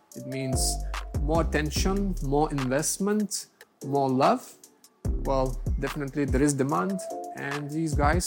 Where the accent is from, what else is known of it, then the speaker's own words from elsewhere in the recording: Lithuania; My mother works in the kindergarten back at home. I'm from Lithuania.